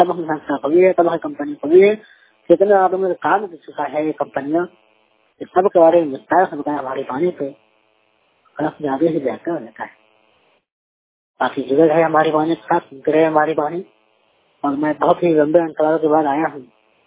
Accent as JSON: {"language": "Hindi", "town": "Begusarai", "region": "Bihar", "country": "India", "said": "जिला बेगूसराय बिहार के रहने वाला हूँ।"}